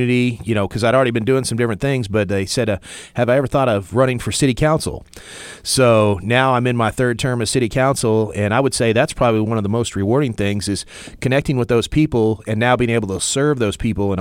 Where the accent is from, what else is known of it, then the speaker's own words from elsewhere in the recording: Arkansas, United States; I've been basically in the Twin Lakes area all my life.